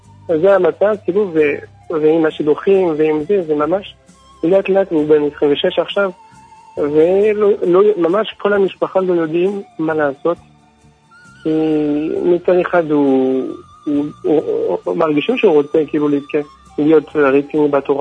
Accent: France; Hebrew is a second language; now in Israel; אני צרפתי, ואני עליתי לארץ לפני 7-8 שנים.

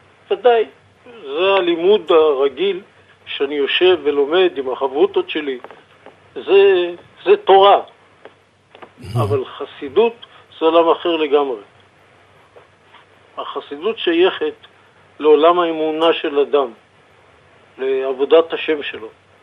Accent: Netanya, Central District, Israel; אני עצמי בא מבית חסידי, ואני גדלתי בנתניה.

